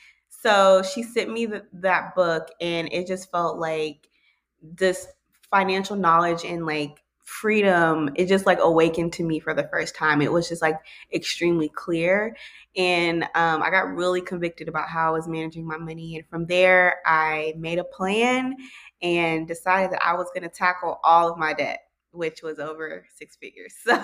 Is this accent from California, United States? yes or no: no; Dallas, Texas, United States; moved away as an adult; now in Las Vegas, United States; I'm from Dallas, but I moved to Las Vegas for a new job.